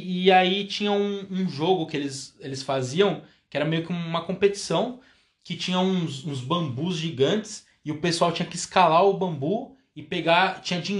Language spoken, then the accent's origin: Portuguese; Brazil; A gente, como brasileiro, né? A gente tem essa cultura de ser mais.